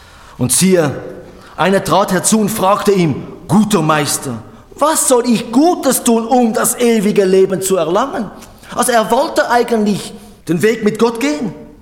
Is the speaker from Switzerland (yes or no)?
yes; Switzerland; bei uns in der Schweiz ist das ein Thema, ja. Land der Banker. Das heißt nicht, dass wir geldgierig sind